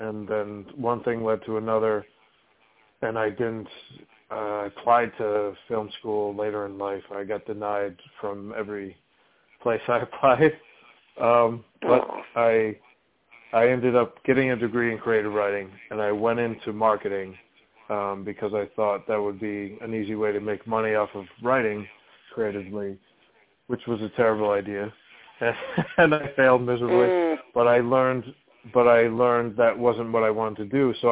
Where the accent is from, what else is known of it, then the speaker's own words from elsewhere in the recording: Syracuse, New York, United States; I grew up in Syracuse on the south and on the east side. I went to Catholic school.